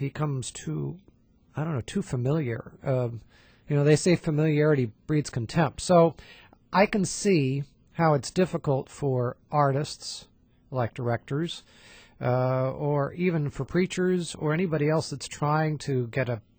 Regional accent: California, United States; I grew up in West Coast, California.

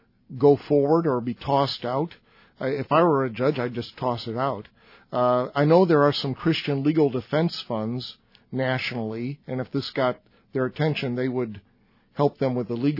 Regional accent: Chicago, Illinois, United States; I grew up in Chicago. I'm a city guy.

